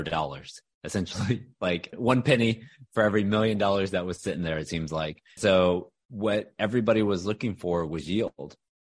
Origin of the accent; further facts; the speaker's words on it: Houston, Texas, United States; now in Dallas, United States; I'm a Texas guy. So born and raised in Houston, went to school in Austin at University of Texas, and then been up here in Dallas since 2006.